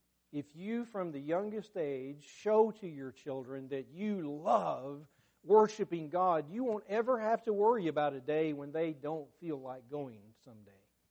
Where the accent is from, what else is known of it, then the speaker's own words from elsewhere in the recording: Arkansas, United States; I remember growing up in Arkansas, A.W. Goff, I listened to A.W. Goff preach all my young life.